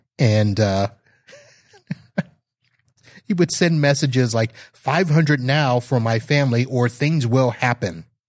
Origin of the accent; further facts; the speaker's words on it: Melbourne, Florida, United States; Here is my Florida man story that is close to my hometown, which is in Melbourne, Florida.